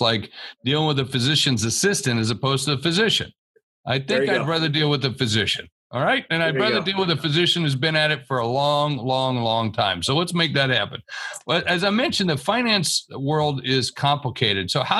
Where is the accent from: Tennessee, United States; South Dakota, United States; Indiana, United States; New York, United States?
South Dakota, United States; I'm from South Dakota.